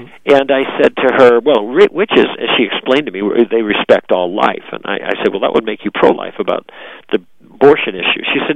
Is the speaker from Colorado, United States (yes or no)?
no; Chicago, Illinois, United States; now in Los Angeles, United States; I was raised in Chicago. Now I live out on the West Coast in Los Angeles